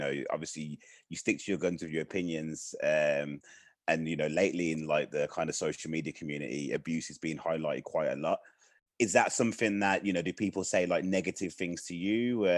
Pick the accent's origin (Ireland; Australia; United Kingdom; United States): United Kingdom; Birmingham, West Midlands; now in Dubai, United Arab Emirates; Yeah, I actually live in Dubai, although I'm from Birmingham.